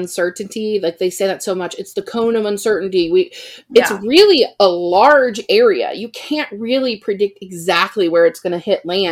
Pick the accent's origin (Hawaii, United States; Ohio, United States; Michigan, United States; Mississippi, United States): Ohio, United States; also born or lived in Florida, United States; I mean, I grew up in Ohio. It's only because I lived in Florida for 5 years.